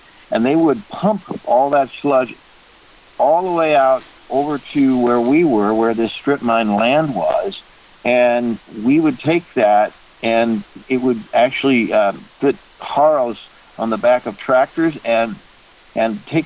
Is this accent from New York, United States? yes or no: no; Peoria, Illinois, United States; I'm from Peoria, Illinois.